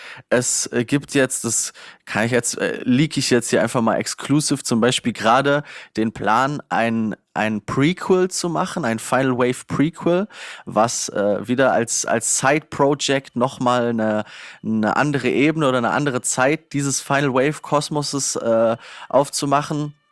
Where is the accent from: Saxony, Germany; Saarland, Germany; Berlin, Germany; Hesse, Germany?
Hesse, Germany; das lag bei uns in Nordhessen irgendwie in jeder Postfiliale und jeder Bankfiliale irgendwie.